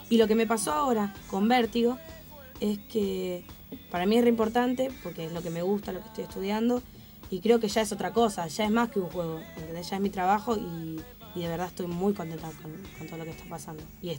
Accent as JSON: {"language": "Spanish", "region": "Corrientes", "country": "Argentina", "tie": "born there", "said": "yo nací en Corrientes también, ¿no?"}